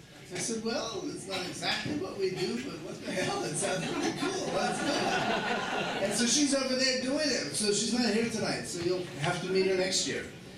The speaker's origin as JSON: {"language": "English", "region": "Ohio", "country": "United States", "tie": "born or raised there", "said": "growing up in Ohio, I didn't really know what that was"}